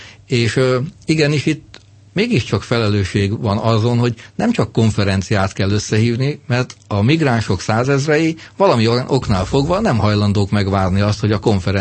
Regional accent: Hungary; Én nagyon szeretnék egy olyan európai uniós közös megoldást támogatni, magyarként és európaiként

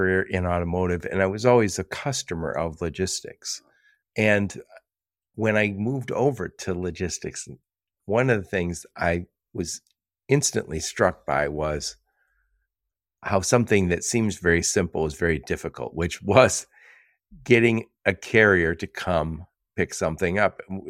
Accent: Pittsburgh, Pennsylvania, United States; now in Michigan, United States; because I'm in Michigan. And you go, I'm from Pittsburgh.

